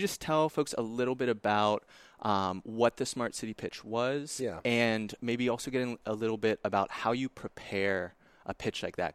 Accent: Pittsburgh, Pennsylvania, United States; as someone who was born and raised in Pittsburgh, you say, oh, I'm from Pittsburgh.

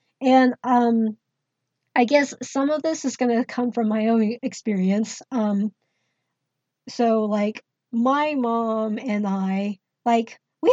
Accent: Taiwan; So, like, in Taiwanese culture, because I'm from Taiwan, I guess this applies to other East Asian cultures

